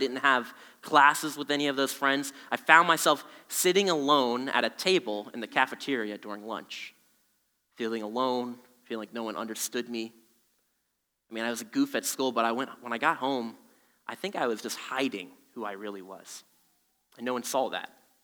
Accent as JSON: {"language": "English", "town": "State College", "region": "Pennsylvania", "country": "United States", "tie": "born or raised there", "said": "I grew up in State College area."}